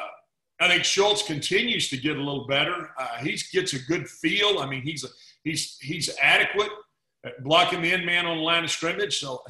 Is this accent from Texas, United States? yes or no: yes; Texas, United States; accent: Texas; I can't pronounce his name with my Texas accent